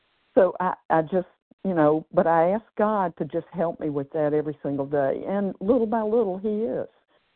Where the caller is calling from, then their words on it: Tennessee, United States; I'm a compulsive overeater in Tennessee, and so glad to be on the line